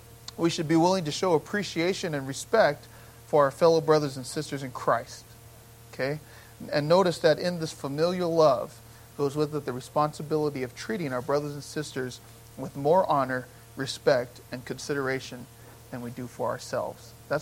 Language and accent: English; Gardena, California, United States; when we grew up in Gardena